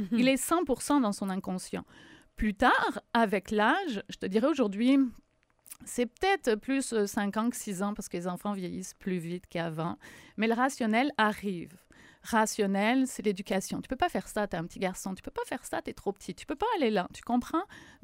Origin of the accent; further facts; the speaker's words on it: France; moved away as an adult; now in Quebec, Canada; certains vont l'entendre à mon accent, je suis française, ça fait 16 ans que je suis au Québec.